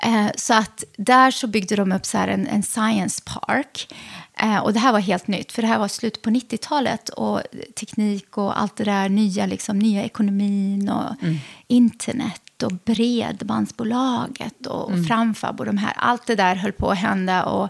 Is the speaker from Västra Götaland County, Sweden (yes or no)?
yes; Lidköping, Västra Götaland County, Sweden; also born or lived in Västerås, Sweden; jag växte upp i Lidköping i Västra Götaland och sen så pluggade jag i Västerås på Mälardalens högskola, internationella marknadsföringsprogrammet.